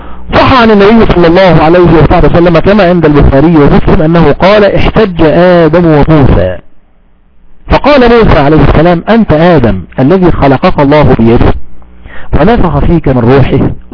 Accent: Egypt

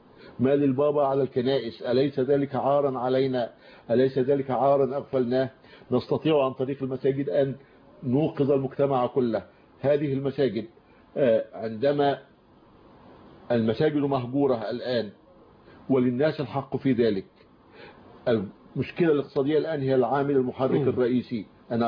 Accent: Egypt; عندنا في مصر 200,000 مسجد

